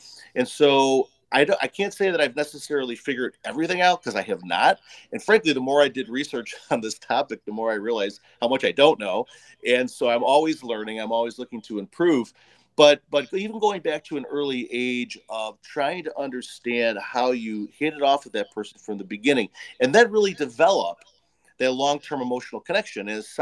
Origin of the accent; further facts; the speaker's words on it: Berwyn, Illinois, United States; I grew up in Berwyn, western suburb of Chicago